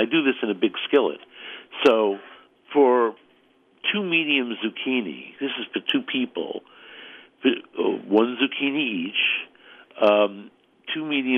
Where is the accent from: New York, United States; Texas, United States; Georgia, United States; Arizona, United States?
New York, United States; Brooklyn; because I grew up in Brooklyn and I still call it spaghetti